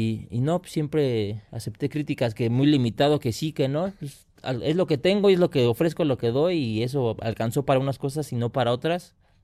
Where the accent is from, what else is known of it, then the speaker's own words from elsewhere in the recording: Mexico; es que como mexicanos somos desmadrosos, güey.